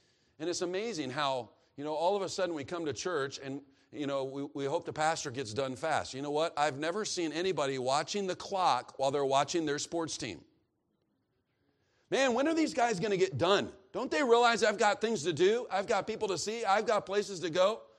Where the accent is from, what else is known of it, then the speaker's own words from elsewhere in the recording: Kansas City, Missouri, United States; I'm from Kansas City.